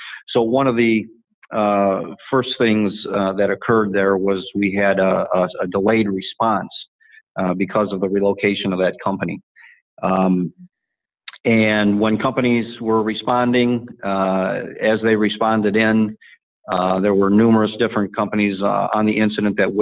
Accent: Ohio, United States; Started out as a volunteer in my hometown, the Allen Clay Joint Fire District.

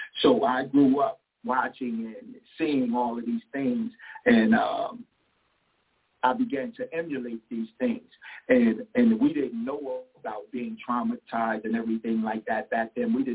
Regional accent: Harrisburg, Pennsylvania, United States; I'm from Harrisburg, Pennsylvania. I grew up in one of the roughest neighborhoods in the city

